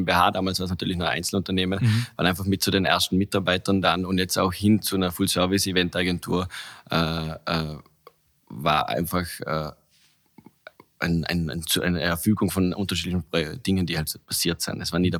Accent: Vorarlberg, Austria; Bin aus Vorarlberg, ja.

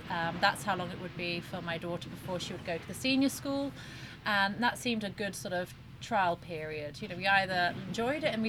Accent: England, United Kingdom; moved away as an adult; now in Switzerland; I am from England, yes. So we actually moved here about 9 years ago, nearly 9 years ago now.

